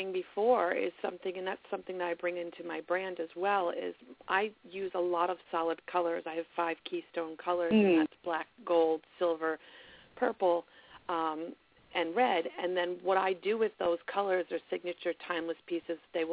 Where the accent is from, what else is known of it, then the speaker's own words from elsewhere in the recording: New England, United States; now in Los Angeles, United States; I'm from the East Coast, and I'm pouring out my empowerment to people on the East Coast, which it's so open here in plus size in L.A., and on the East Coast, especially where I'm from, New England, it's very quiet.